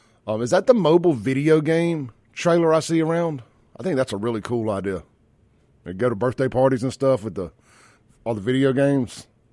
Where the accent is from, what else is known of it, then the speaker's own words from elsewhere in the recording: Byram, Mississippi, United States; I grew up in South Jackson, Byram. We had Lake Ridgely.